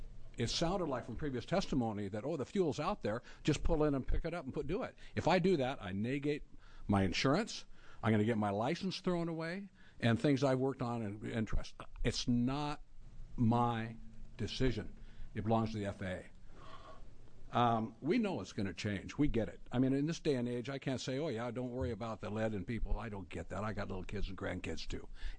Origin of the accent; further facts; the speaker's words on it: Oregon, United States; I'm from Yamhill County. I farm. I've got agricultural interests in Yamhill County as well as Harney County.